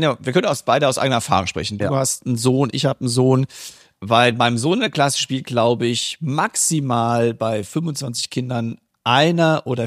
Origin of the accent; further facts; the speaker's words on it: Rhineland-Palatinate, Germany; ich bin wie gesagt in Rheinland-Pfalz ja auch groß geworden, habe da Abi gemacht.